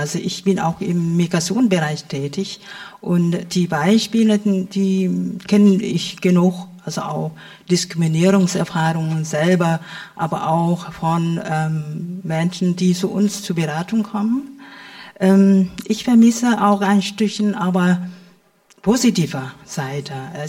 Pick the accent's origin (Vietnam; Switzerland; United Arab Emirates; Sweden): Vietnam; now in Erfurt, Germany; Guten Abend, ich lebe in Erfurt seit vielen Jahren. Ich bin auch Vietnamesin.